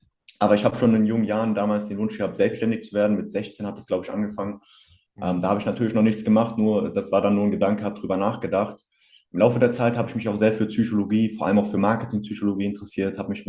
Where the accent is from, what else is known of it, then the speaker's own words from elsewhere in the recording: Hanau, Hesse, Germany; 20 Jahre alt, komme aus der Nähe von Hanau.